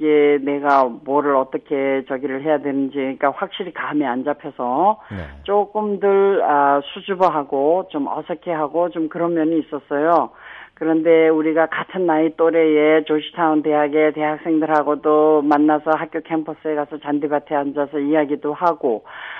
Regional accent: North Korea; moved away; 나 자신이 아, 북한의 고향을 두고 오고 북한에서 자란 북한 사람이라는 것

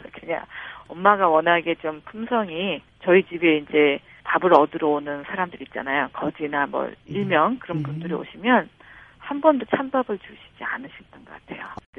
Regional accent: South Korea; born there; 그냥 저는 그냥 빈민촌에서 태어났어요.

